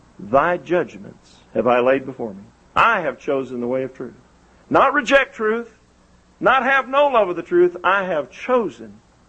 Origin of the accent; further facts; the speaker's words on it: the North, United States; Lyndall and I, you know, I'm from the North, he's from the South.